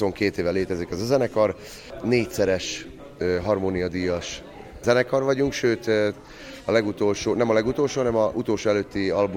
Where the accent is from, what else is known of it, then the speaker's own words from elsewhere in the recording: Southern Slovakia, Slovakia; tehát felvidékiek vagyunk.